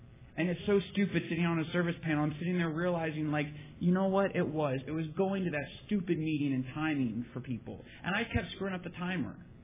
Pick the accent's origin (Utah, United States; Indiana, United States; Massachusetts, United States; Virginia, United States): Virginia, United States; I mean, I'm from Virginia. I went to a meeting in Virginia